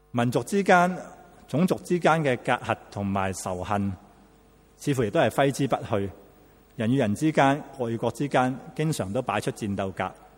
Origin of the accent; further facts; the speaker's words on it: China; 当基督教从西方传来的时候，我们中国人都以为耶稣的国只是跟西方人有关，跟我们中国人无关。